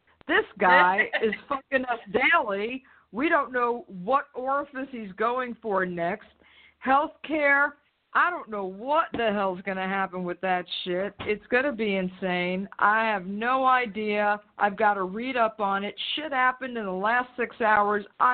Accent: Brooklyn, New York, United States; born there; It's a New York thing, it's in my DNA. I was born in Brooklyn.

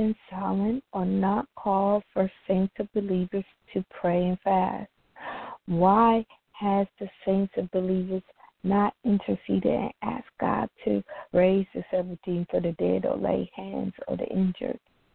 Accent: Trenton, New Jersey, United States; I'm from Trenton. Don't touch us.

